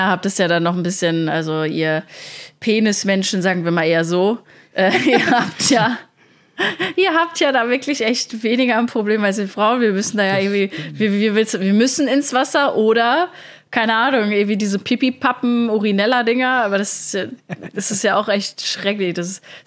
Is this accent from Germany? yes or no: yes; Plettenberg, North Rhine-Westphalia, Germany; Ich habe damals im Plettenberg in meiner Heimat, da ist überall Wald, da gibt es so geile Strecken.